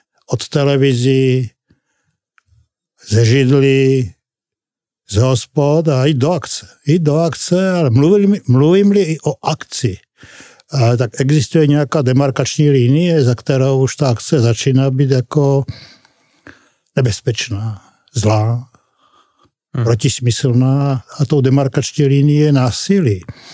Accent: Slovakia; A říkám to nerád, protože já jsem Slovák, já se ráno zbudím a podívám se, co je na Slovensku novýho.

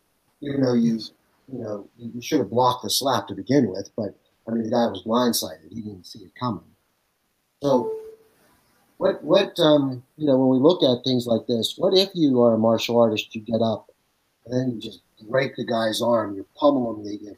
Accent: United States; I'm not going to wait for her because I'm American

